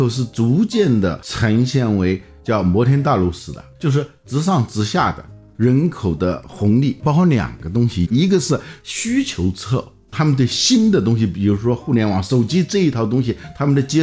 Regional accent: China; 就我们中国人的这种勤劳，你只有出国以后才能感受到。

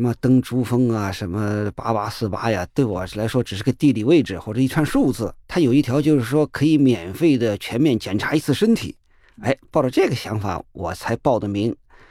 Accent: Qinghai, China; moved away as an adult; also born or lived in Chongqing; now in Beijing, China; 我父母是湖北人，可是我在重庆生的。 … 的渝嘛，就是重庆，简称渝。我6岁的时候随我父母支边到青海，后来我基本上在青海长大，我到26岁在青海待了20年将近。74年被入选到国家队，然后来到北京，一直就是到现在，就是我基本上生活在北京吧。

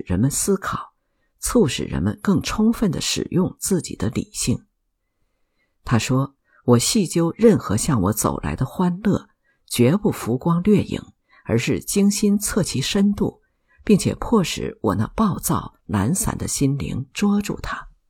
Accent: China; 在我们中国人之间，这种似是而非、模棱两可的争论太多了

